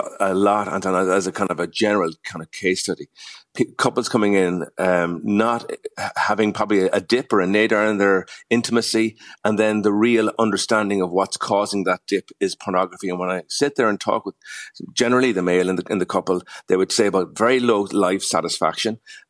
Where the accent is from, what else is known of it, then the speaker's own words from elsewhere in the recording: Ireland; We're Irish.